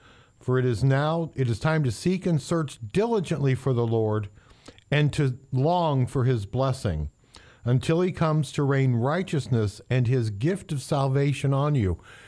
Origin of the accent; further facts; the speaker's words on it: Indiana, United States; We're all, well, Megan and you and I, not so much Nan over here, but we're from Indiana. We know what a cultivated field looks like.